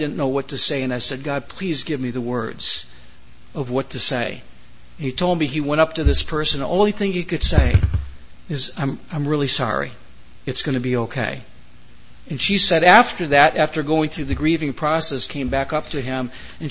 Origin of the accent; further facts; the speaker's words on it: Michigan, United States; I grew up in Michigan. There were perch, walleye.